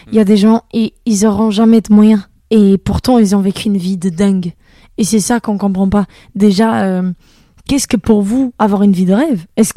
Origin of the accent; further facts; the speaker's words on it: Portugal; now in France; j'ai choisi de rejoindre mon père en France parce que je suis portugaise